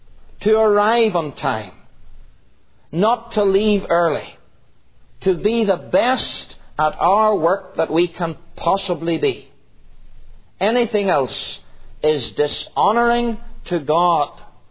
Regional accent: Ireland

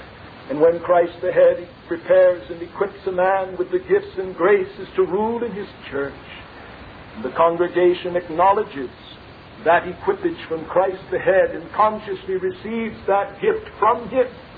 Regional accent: United States; I'm ashamed, as an American, that we have at the head of government men whose ethics and morals could even be questioned

